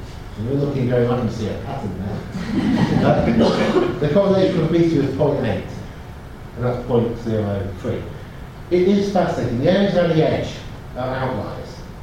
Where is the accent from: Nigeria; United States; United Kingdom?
United Kingdom; England; I'm English